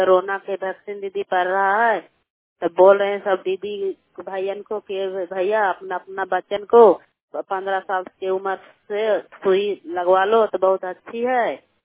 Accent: Sirnama, Bihar, India; घर सिरनामा थाना बेना जिला नालंदा प्रखंड चंडी भाया हरनौत की निवासी हूँ।

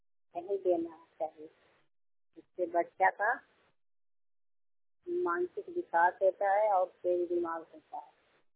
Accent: Nalanda, Bihar, India; मेरा जिला नालंदा हुआ, ब्लॉक रोहू टावर और पंचायत के पास है।

